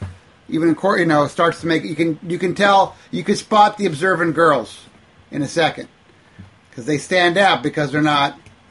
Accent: Seattle, Washington, United States; when I grew up in Seattle, Washington, through the 70s and 80s

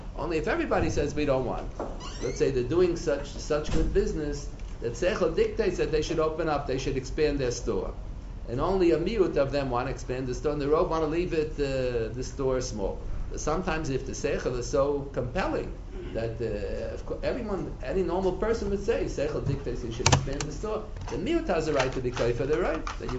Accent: Pennsylvania, United States; born there; I was not born in New York. I was born in Pennsylvania.

